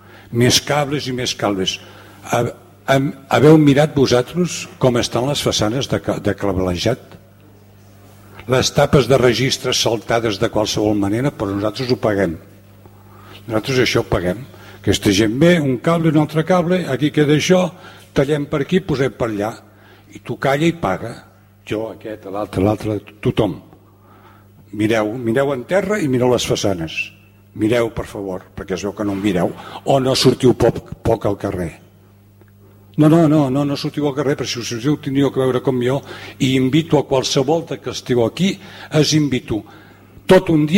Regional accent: Sitges, Catalonia, Spain; Soc fill de Sitges i en represento a mi mateix.

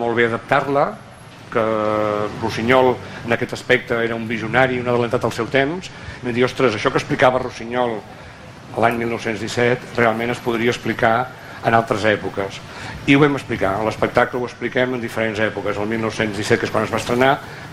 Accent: Sitges, Catalonia, Spain; som de Sitges

